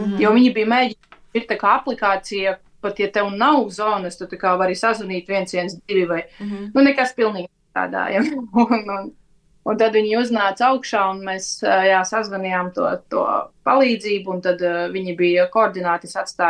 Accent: Madona, Madona Municipality, Latvia; ko man patīk Latvijā ļoti darīt, ir apceļot savu apkārtni, tā kā es esmu no Madonas

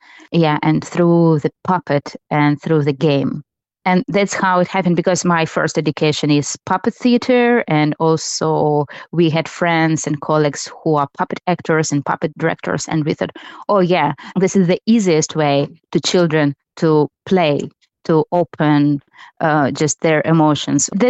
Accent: Sevastopol, Crimea, Ukraine; English is a second language; I'm theater and film director. I'm from Crimea. Yeah, I'm from Sevastopol. And when in 2014 the war began, I moved to around Kyiv.

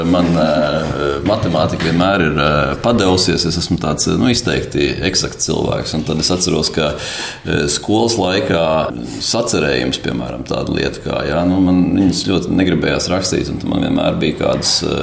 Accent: Jelgava, Latvia; also born or lived in Dobele; mēs esam abi dzīvi dzimuši Dobelē, vienā slimnīcā ar pāris gadu starpību, ja? Bet es personīgi lielāko daļu no savas dzīves esmu pavadījis Jelgavā vai Jelgavas apkārtnē. Man vecāki dzīvojuši Jelgavā, man vecvecāki dzīvojuši Jelgavā, tikai es sevi sauc par pārliecinātu jelgavnieku.

